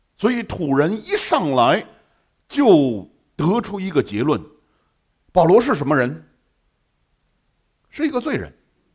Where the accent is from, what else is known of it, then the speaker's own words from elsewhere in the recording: northern China, China; 我是北方人，很少看到蛇，